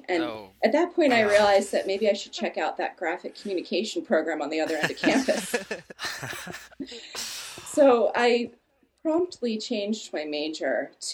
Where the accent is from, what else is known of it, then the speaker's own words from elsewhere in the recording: Miami Beach, Florida, United States; And growing up in Miami Beach and never even really having touched a cow, I was pretty much the last student to go.